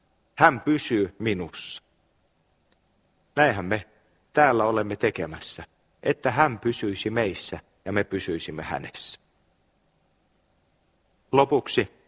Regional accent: Kymenlaakso, Finland; Muistan nuoruudessani siellä Kymenlaaksossa

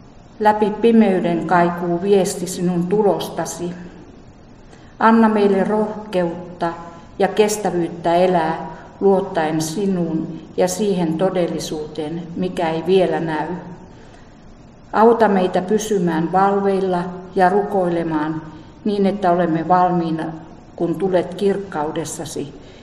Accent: Kälviä, Central Ostrobothnia, Finland; mä aina käläviäläiseksi itteni tunneen. Ja kun Kuntaliitos tuli, niin musta tuli taas käläviäläinen. Että kyllä mä niin juuriltani on täältä, että sydän on täällä. Vaikka tuo kaupunki onkin mun kotipaikka ollut.

